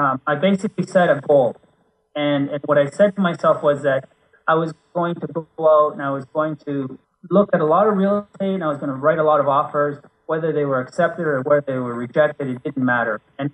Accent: Vancouver, British Columbia, Canada; now in Phoenix, United States; I'm from Vancouver, British Columbia, and I'm currently in Phoenix, and I split my time between Vancouver, Phoenix, and Cabo.

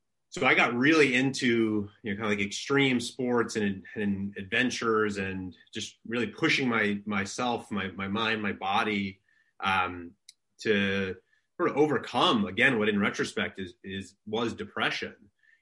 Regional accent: New York, United States; born there; So I was born in New York in the early 1980s. And my dad is a Turkish immigrant. My mom comes from South Dakota farming stock. I grew up in a big family, 6 brothers and sisters.

